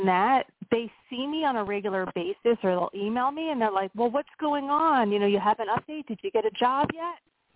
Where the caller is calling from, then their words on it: Pennsylvania, United States; in Pennsylvania